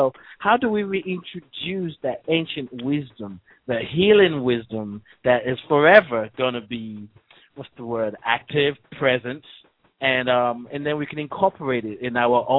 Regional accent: Nigeria; I mean, I grew up in Nigeria, and I used to remember when we have any kind of illness, my mother, it was just a way of life.

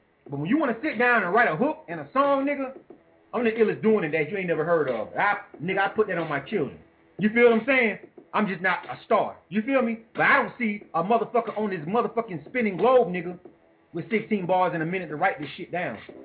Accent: the South, United States; just because I'm from the South, he kept on, you know, in the midst of his shit, kept on referring

